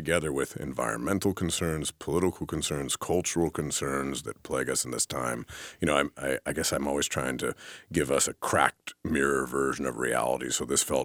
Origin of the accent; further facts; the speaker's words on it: Oregon, United States; I grew up in Oregon in the shadow of Lewis and Clark